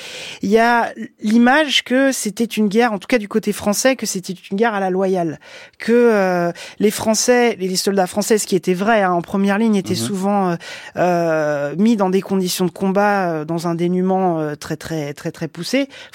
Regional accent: France; also born or lived in Vietnam; pour avoir vécu en tant que Français et métis même au Vietnam pendant 6 ans

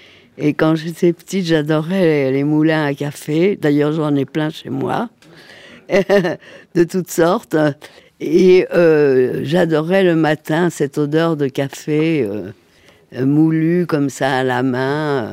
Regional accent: France; Non, moi je suis française, je suis revenue des camps

